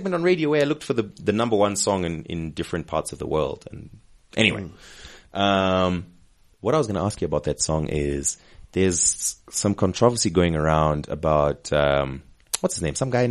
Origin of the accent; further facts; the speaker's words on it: Atlanta, Georgia, United States; I'm from Atlanta.